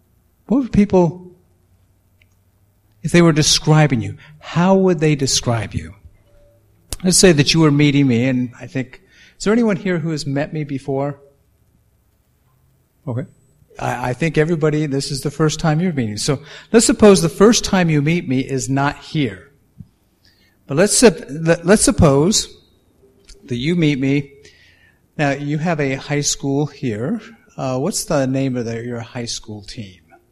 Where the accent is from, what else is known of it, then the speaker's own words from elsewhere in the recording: San Diego, California, United States; In fact, that's where I was born and raised. This is San Diego. That's my hometown.